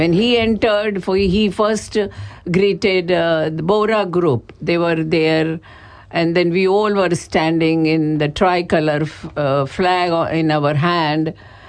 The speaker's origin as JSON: {"language": "English", "region": "Uttar Pradesh", "country": "India", "tie": "born or raised there", "said": "I am from Uttar Pradesh of India, born and brought up."}